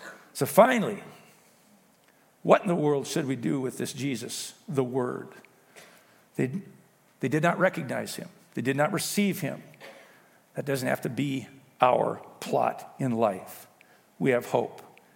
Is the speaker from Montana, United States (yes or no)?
yes; Montana, United States; Hey, I'm an American, man. We're a Christian nation. I'm a Montanan.